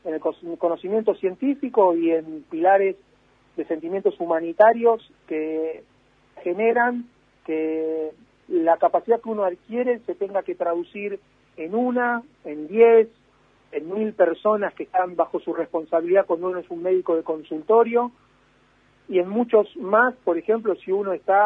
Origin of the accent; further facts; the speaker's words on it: Argentina; Nosotros, primero como argentinos, segundo como sanitaristas